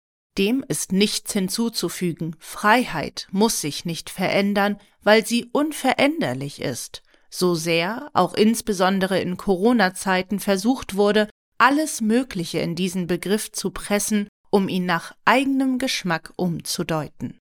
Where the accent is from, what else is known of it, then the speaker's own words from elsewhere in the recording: Austria; Es gibt ja wenig, worauf man als Österreicher so stolz sein kann